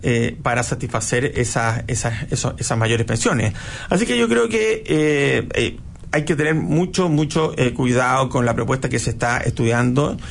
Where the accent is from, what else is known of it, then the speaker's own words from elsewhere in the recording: Chile; El Estado somos todos los chilenos.